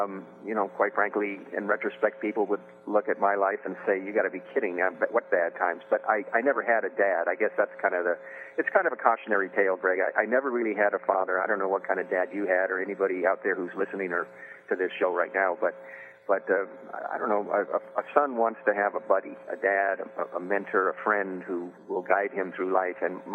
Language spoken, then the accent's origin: English; Beverly Hills, California, United States; think you've been delivered to Beverly Hills to be the son, only child of two movie stars, I thought I was sent from Central Casting to play the role of a son.